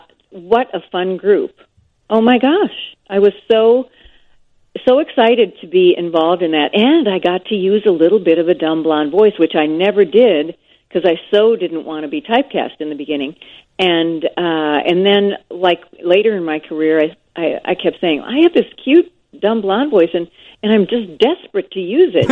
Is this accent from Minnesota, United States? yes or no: yes; St. Paul, Minnesota, United States; I'm from St. Paul, Minnesota.